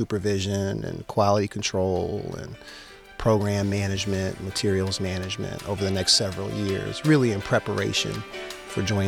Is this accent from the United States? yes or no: yes; Detroit, Michigan, United States; it was a chance to kind of practice big firm law in my hometown and get some of the, experience that I knew would propel me forward. One of the things I liked about practicing in Detroit's market